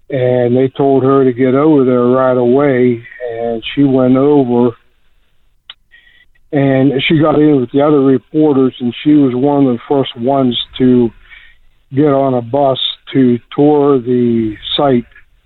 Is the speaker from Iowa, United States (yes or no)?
no; Pennsylvania, United States; I am actually 4 miles. Maybe 5 miles from Flight 93, and I'm from the Freedons area.